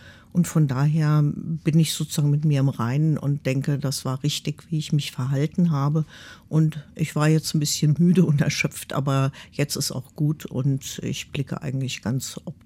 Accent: Falkensee, Brandenburg, Germany; sowohl aus Brandenburg, aus meiner Heimatstadt Falkensee, aber auch bundesweit.

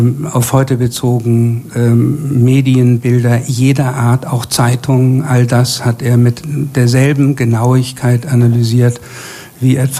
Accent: Kiel, Schleswig-Holstein, Germany; in Kiel, meiner Heimatstadt

